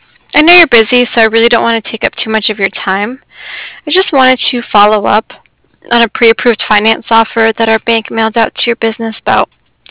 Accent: Prescott, Arizona, United States; I'm from Arizona too

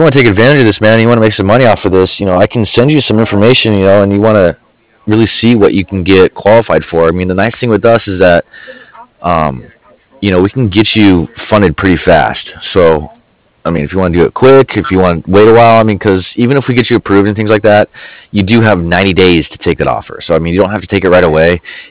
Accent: Colorado, United States; born there; Yeah, I was born in Colorado, so like I know all about that stuff.

